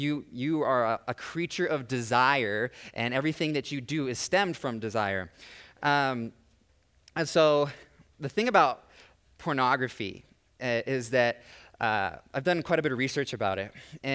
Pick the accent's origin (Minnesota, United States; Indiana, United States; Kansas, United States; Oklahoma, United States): Kansas, United States; I lived in the country growing up in Kansas, and the grass like gets this tall.